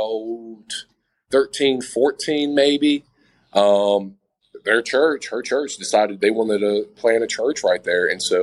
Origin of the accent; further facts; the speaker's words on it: Dearborn, Michigan, United States; born there; Well, I was born in Dearborn, Michigan. So outside of Detroit. And my first 5 years there